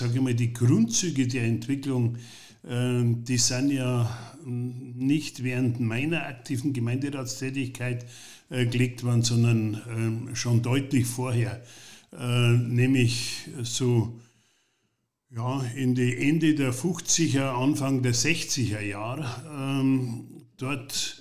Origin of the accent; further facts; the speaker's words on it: Hausen, Bavaria, Germany; also born or lived in Munich, Germany; geboren bin ich in München in der Klinik, aber ich bin seit Geburt da. Aufgewachsen, mehrmals umgezogen in Hausen, von Hausen 4 nach Hausen 5 und dann nach Hausen 20 und dann nach Hausen 22 und jetzt wohne ich